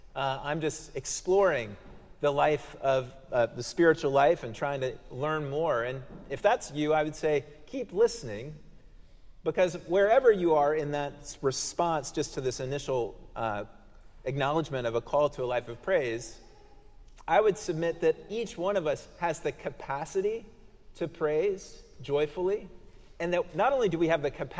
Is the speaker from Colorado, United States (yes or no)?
yes; Colorado, United States; I like the Rocky Mountains. I'm from Colorado.